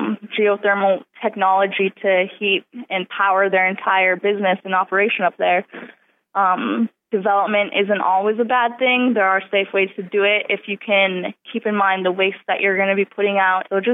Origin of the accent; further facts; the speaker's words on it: Alaska, United States; I'm from Bristol Bay